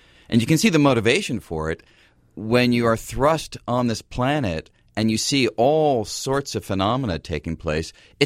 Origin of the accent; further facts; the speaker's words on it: Manhattan, New York, United States; Well, the only problem with that is I grew up in Manhattan, so when you looked at the night sky, maybe you saw one little dot.